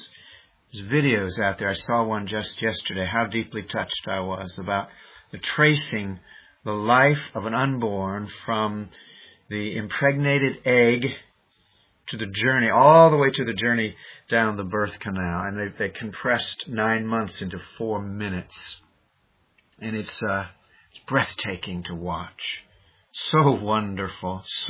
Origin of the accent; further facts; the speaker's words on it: Ohio, United States; now in Illinois, United States; I'm from Ohio myself. I've been exiled to Illinois these many years, but I'm a Buckeye at heart, and when I hear of news like this coming out of my home state, it is troubling.